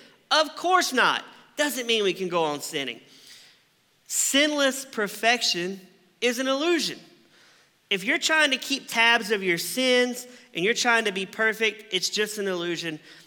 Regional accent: the South, United States; Now, I grew up in the South, as we talked about earlier, and I grew up in a church

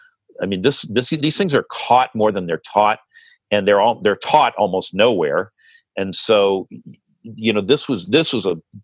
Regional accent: Santa Monica, California, United States; born there; I was born in Santa Monica. And although I've lived elsewhere, I seemingly have always come back here

